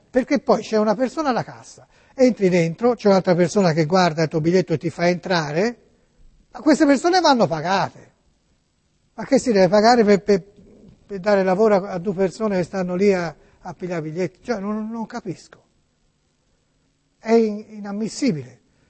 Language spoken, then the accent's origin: Italian; Florence, Tuscany, Italy; Perché io sono di Firenze.